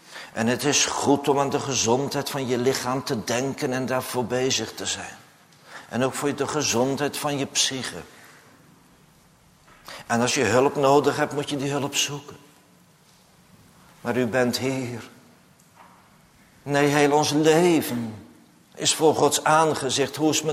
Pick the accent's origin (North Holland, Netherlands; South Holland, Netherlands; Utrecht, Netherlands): North Holland, Netherlands; Amsterdam; ik kom uit Amsterdam. Ik kom niet hier uit een degelijke provincie waar de Veluwe op ligt.